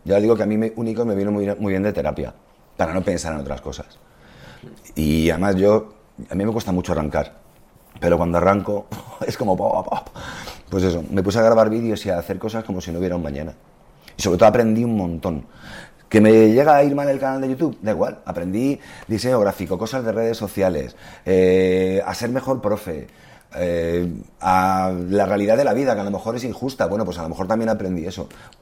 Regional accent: Spain; no saben que somos españoles

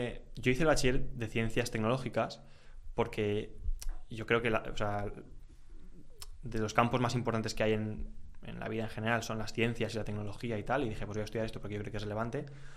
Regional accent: Valencia, Valencian Community, Spain; me voy a Valencia, que es de donde yo soy, contrato a gente.

